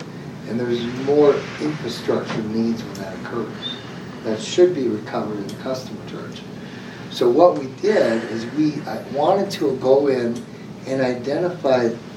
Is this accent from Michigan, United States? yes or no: yes; Michigan, United States; I'm from Michigan, you've heard me say that.